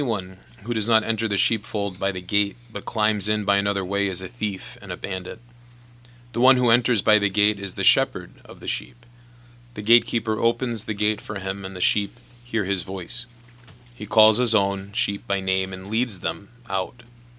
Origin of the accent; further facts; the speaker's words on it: Long Island, New York, United States; I grew up on Long Island, New York.